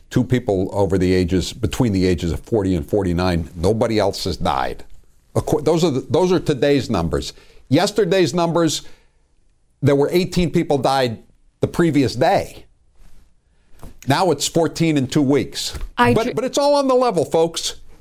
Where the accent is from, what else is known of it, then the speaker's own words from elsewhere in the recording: Florida, United States; I'm from Florida, but I'm speaking for Texas, too.